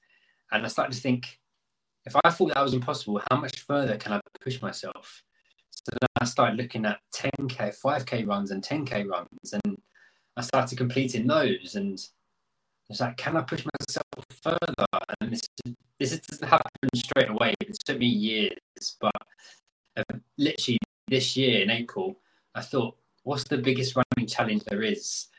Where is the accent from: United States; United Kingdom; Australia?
United Kingdom; London; I'm from London, England.